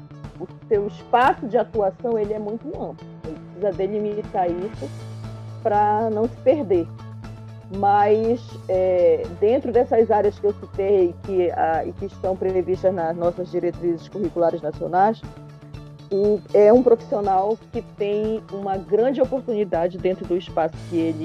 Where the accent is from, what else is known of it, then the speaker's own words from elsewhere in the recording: Amazon, Brazil; Faltou acrescentar que eu sou ribeirinha, sou da Amazônia, né, e sou mulher da floresta.